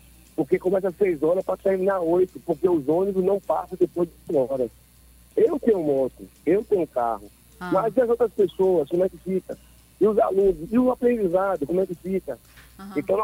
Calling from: Ilhéus, Bahia, Brazil; E eu sou de Ilhéus.

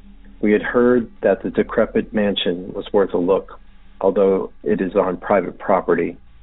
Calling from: Maryland, United States; I'm calling from Montgomery County, Maryland, positioned between where the Goatman prowls and the Snallygaster roams.

